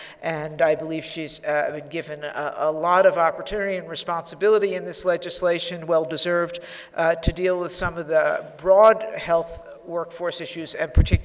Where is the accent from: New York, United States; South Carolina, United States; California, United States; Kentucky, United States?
California, United States; An alternative approach I have is that I'm from California and I'm proud of it, and we welcome you.